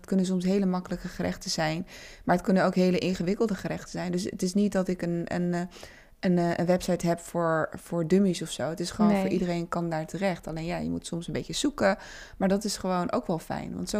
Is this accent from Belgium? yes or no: no; Suriname; we zijn eigenlijk gewoon Surinaams. Ja. We zijn in Suriname geboren ook. En onze voorouders, dus van mijn moeders kant, komen ze uit Kashmir en Nepal. Mm-hmm. En Noord-India. En van mijn vaders kant komen ze uit Zuid-India. Dus een beetje Chennai, Madras, ongeveer die regio.